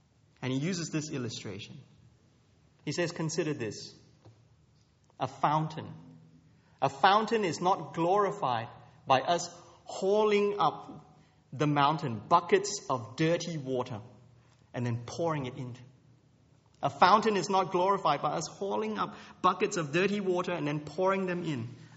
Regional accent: Australia; I mean, I grew up in Australia

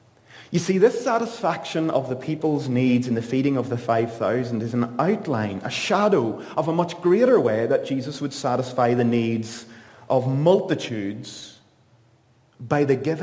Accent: Northern Ireland, United Kingdom; Now be careful, I'm from Northern Ireland and we get animated in moments like this.

